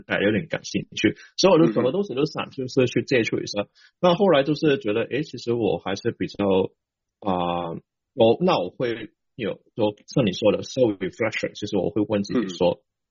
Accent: Hong Kong; accent: Hong Kong; Chinese is a second language; 因为其实你听到口音就知道我是香港人，

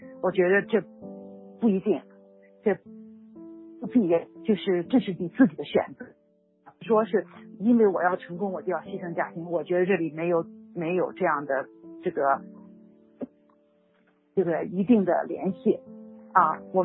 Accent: China; 在我在中国长大的时候

